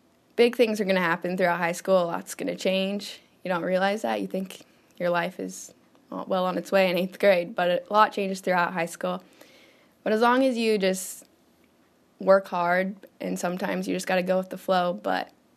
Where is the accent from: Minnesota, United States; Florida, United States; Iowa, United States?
Iowa, United States; Avoca; Yeah, growing up in Avoca, Iowa, I mean, I'm used to the small school